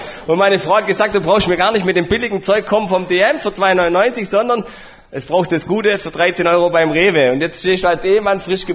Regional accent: Baden-Württemberg, Germany; Ich sage, ich bin Schwabe, wir haben da unsere Kämpfe von Haus aus.

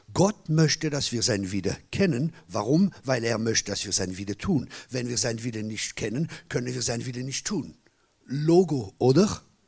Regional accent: France; German is a second language; Ich bin Franzose.

